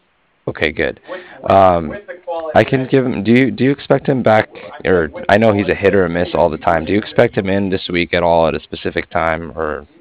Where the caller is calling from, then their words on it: Cardiff, California, United States; And I'm calling from Cardiff, that's C-A-R-D as in dog, I-F-F, like Frank.